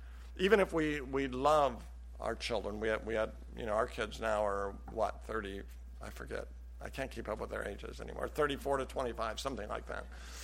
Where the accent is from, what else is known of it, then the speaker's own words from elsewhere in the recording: Salem, Oregon, United States; I grew up in Salem, Oregon, very far from that culture.